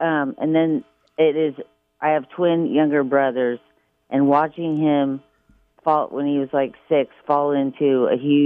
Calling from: Oregon, United States; I'm calling from Southern Oregon Coast.

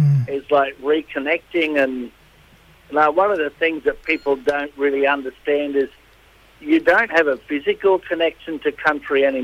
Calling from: Brisbane, Queensland, Australia; also born or lived in Charters Towers; Mate, I'm in Brisbane.

